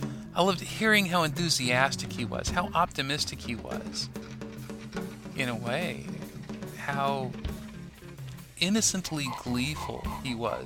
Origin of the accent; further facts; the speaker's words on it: Rexburg, Idaho, United States; I'm from Rexburg, Idaho. And I remember Joe.